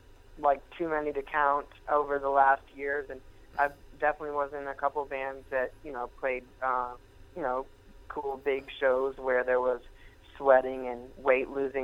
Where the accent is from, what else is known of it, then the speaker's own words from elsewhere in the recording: Scottsdale, Arizona, United States; also born or lived in Austin, United States; And I grew up in Scottsdale and pretty much lived there a majority of my life. I moved to Austin, Texas for a couple years in the latter years